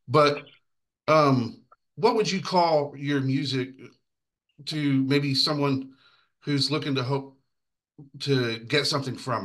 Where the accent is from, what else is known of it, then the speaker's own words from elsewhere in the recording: Dallas, Texas, United States; Yeah, I live close to Dallas, and a lot of times I just say I'm from Dallas or something.